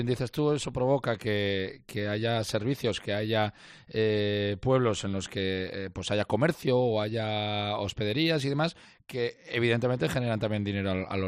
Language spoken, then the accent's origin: Spanish; Navarre, Spain; ¿Somos muchos los navarros que nos animamos a hacer las etapas navarras o nos cuesta?